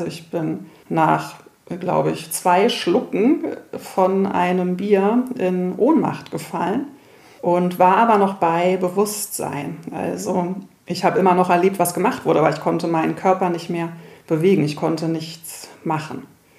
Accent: Berlin, Germany; ich bin in Berlin aufgewachsen.

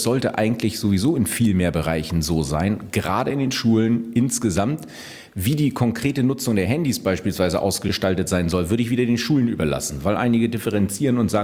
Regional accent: Brazil; Ich habe auch einen Migrationshintergrund. Ich bin Brasilianer und fühle mich ganz gut integriert.

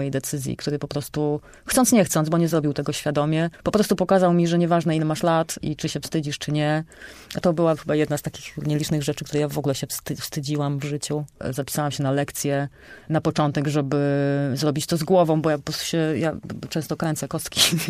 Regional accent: Rakoniewice, Greater Poland Voivodeship, Poland; bo właśnie dlatego, że jestem z Rakoniewic, to znowu byłam jedyna, która chciała mieć deskorolkę

